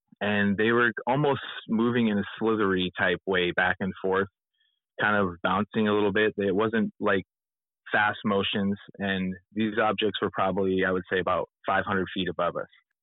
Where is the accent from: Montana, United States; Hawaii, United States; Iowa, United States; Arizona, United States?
Montana, United States; Bozeman; I'm 39 years old, originally from, born and raised in Bozeman, Montana.